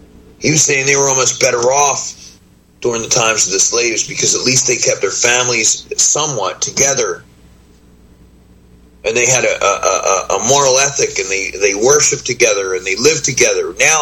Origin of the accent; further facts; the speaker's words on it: New Jersey, United States; I was raised in New Jersey where we all got along and we all loved each other.